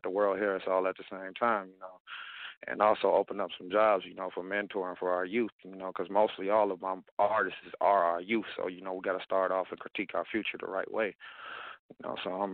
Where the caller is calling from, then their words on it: Minnesota, United States; Minnesota.